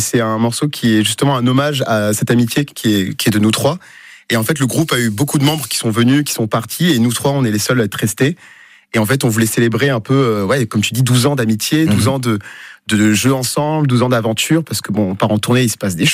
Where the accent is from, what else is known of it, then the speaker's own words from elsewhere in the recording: Mozambique; first language Portuguese; French is a second language; moved away; Moi, je viens du Mozambique, donc j'ai commencé par parler portugais, puis l'anglais, et en troisième le français.